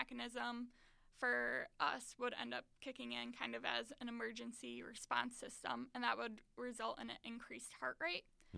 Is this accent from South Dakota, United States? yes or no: no; Pewaukee, Wisconsin, United States; So I grew up in Pewaukee, Wisconsin, and growing up, I was very active, involved with my community.